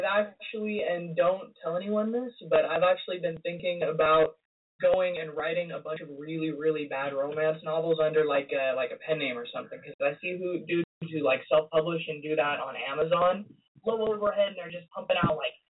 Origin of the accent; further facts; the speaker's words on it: California, United States; Well, I'm a typical California type individual. I grew up in SoCal my entire life.